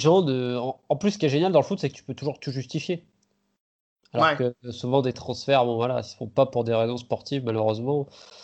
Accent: France; Parce qu'en tant que Français, on se prend pour les rois du monde

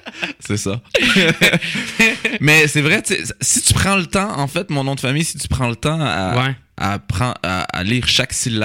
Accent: Laval, Quebec, Canada; also born or lived in Saint-Eustache; J'habitais à Laval, puis c'était très multiculturel. Puis à l'époque, il n'y avait pas beaucoup d'immigrants. Puis ce qu'il y avait vraiment, c'était les Libanais, les Syriens, les Grecs, les Arméniens

